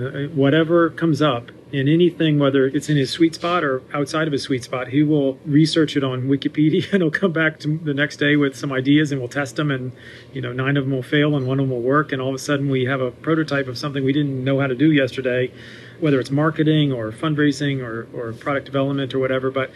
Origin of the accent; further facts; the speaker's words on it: Florida, United States; I grew up in the Florida Keys and went to a public high school where 90 kids graduated, and I think maybe 10 of them went to college.